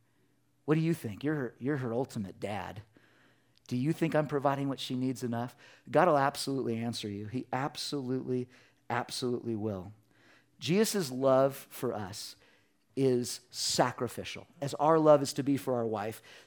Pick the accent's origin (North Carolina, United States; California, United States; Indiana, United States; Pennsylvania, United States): California, United States; I'm from California, so I'll sue. You know me. You know us Californians, we're always trying to sue.